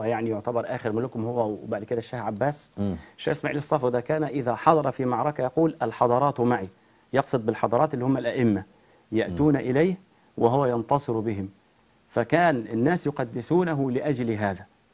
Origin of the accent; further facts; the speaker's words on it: Egypt; إحنا كمصريين